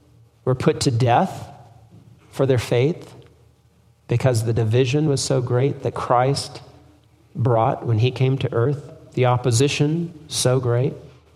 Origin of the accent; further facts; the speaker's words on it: San Jose, California, United States; I grew up in San Jose, and I remember this high-rise building that every year, right on the side of a four-lane highway, was this high-rise building, peace on earth.